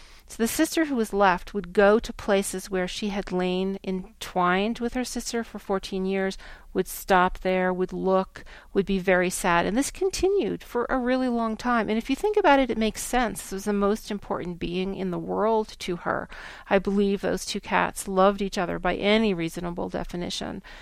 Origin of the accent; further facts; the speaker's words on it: Virginia, United States; I'll give you an example from my home state of Virginia.